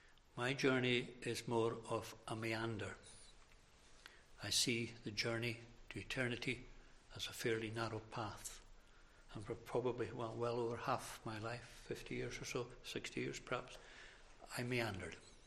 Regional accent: Harris, Scotland, United Kingdom; also born or lived in Inverness; I was born in Inverness, as it is. My mother had to go there for medical reasons, and I came back to Harris within the first fortnight. I was brought up in the hotel across the road

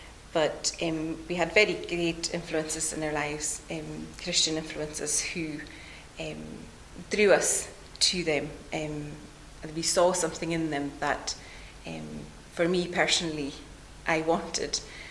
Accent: Harris, Scotland, United Kingdom; I am a district nurse in Harris here, and I am originally from Harris, born and brought up here in a very happy home with my two sisters and my parents, and we were what I would say a church-going family.

